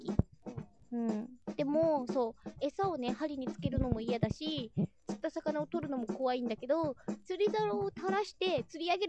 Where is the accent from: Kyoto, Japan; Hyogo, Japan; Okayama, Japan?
Kyoto, Japan; はい、だってほら私京都出身ですもの